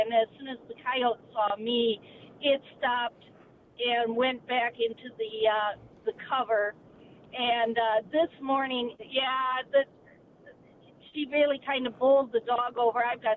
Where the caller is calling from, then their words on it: Rice Lake, Wisconsin, United States; I am calling from Rice Lake, Wisconsin.